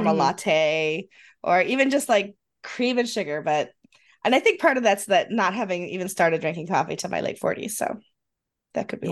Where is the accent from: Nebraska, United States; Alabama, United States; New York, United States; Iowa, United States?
New York, United States; accent: Western New York; I know I have a Western New York accent. I don't have a Bronx or Long Island accent.